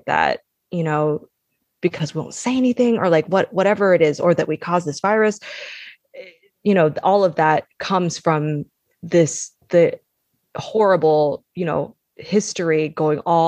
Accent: Palmdale, California, United States; also born or lived in Panorama City; I was born in Panorama City, which is the valley in California. And then, we moved to this town called Palmdale, which is, like in the desert north of LA.

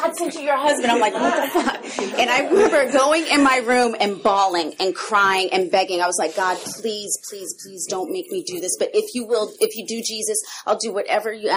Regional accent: Columbus, Georgia, United States; So we end up in Columbus, Georgia, which is my hometown.

